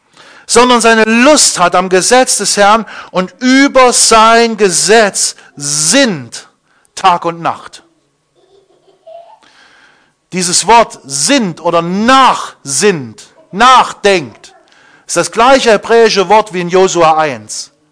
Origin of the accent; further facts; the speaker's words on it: Thuringia, Germany; Wir kommen hier aus dem Thüringer Wald. Es gibt überall Wasserbäche.